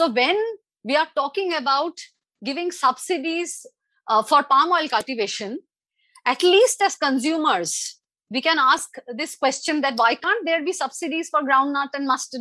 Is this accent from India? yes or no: yes; Kolkata, West Bengal, India; since I'm from Bengal, I'm from Calcutta. So these are mostly available in the South Bengal deciduous forest.